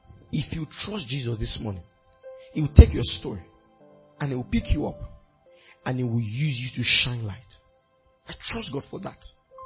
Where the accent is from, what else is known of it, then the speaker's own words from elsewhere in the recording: Ibadan, Oyo, Nigeria; I grew up in Ibadan, sorry.